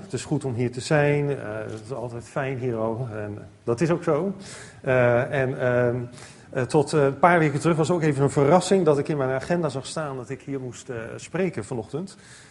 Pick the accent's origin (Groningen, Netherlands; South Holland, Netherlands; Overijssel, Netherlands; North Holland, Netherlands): South Holland, Netherlands; Alphen aan de Rijn; Ik kom uit het verre Nieuwkoop. Ja, geestelijk gezien misschien wel. Maar lichamelijk kom ik gewoon uit Alphen aan de Rijn. Dus ik woon hier echt niet ver vandaan, een paar honderd meter of zo.